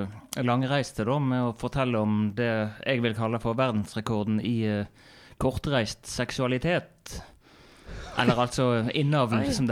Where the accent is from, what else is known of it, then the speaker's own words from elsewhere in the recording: Osterøy, Vestland, Norway; Men jeg kommer jo opprinnelig fra Osterøy, da.